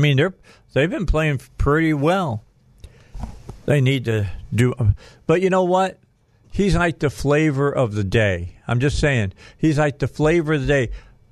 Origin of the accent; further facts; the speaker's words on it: Indiana, United States; I hated Notre Dame. I grew up in Northwest Indiana